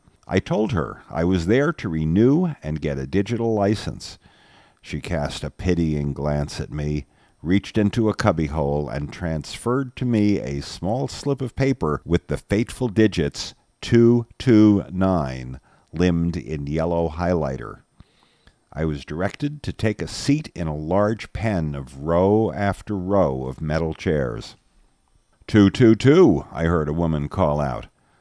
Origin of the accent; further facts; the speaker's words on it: New Jersey, United States; I knew it would when I read the announcement that my home state of New Jersey was instituting a digital driver's license.